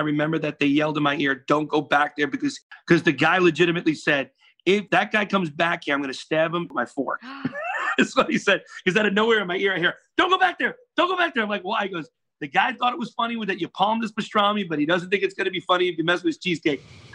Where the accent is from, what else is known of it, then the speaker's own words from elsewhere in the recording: Brooklyn, New York, United States; I'm from Brooklyn. We have the same very Italian families in a sense.